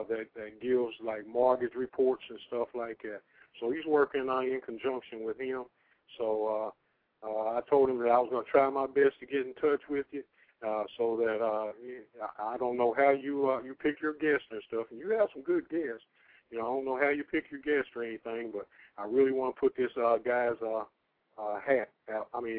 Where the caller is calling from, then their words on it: Atlanta, Georgia, United States; I'm calling from Atlanta, Georgia.